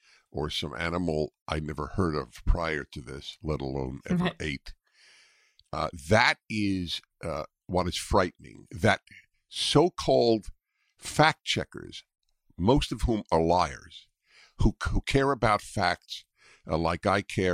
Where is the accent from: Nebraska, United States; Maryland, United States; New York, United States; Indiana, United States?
New York, United States; moved away as an adult; now in California, United States; as a kid who, growing up in New York, reading the New York Times and the New York Herald Tribune, even in elementary school, I loved papers, loved them. I subscribed to the New York Times when I came to California in 1976